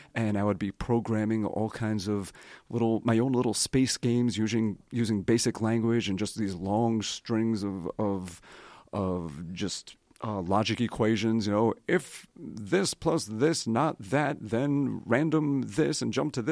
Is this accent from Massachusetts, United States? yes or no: no; Brooklyn, New York, United States; born there; I was born September 1969 in a hospital in Brooklyn.